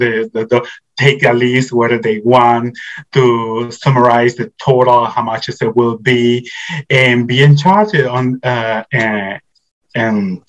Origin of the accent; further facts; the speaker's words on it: Nicaragua; also born or lived in Italy / Spain; I was born in Italy, but I moved to Spain to live with my grandma. My grandma is from Spain. And then in certain time, she decided to move to Nicaragua because his father was living in Nicaragua. And since that time, I was living there.